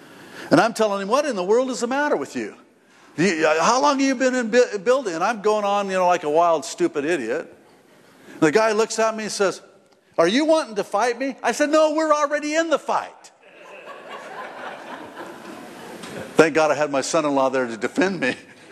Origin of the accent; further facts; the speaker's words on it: Ireland; Let me tell you what, I'm an Irishman.